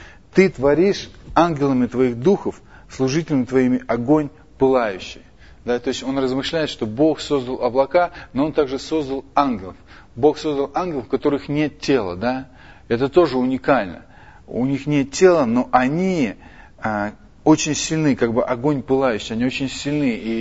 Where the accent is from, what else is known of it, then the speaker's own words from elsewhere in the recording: Moscow, Russia; И я, человек, который приехал из России, из Москвы, где постоянно дождь